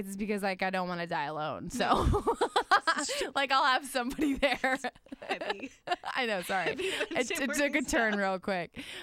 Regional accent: West Palm Beach, Florida, United States; now in Jacksonville, United States; No, I'm from West Palm Beach.

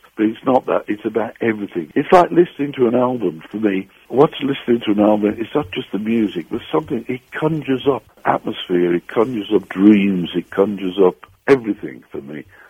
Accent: Birmingham, West Midlands, United Kingdom; I'm from Birmingham.

